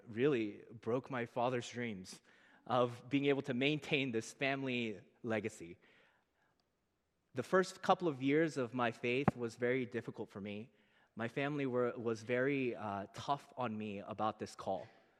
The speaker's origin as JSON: {"language": "English", "country": "United States", "tie": "born or raised there", "said": "But I remember as I was growing up in America, finances became an incredibly primary concern of my family"}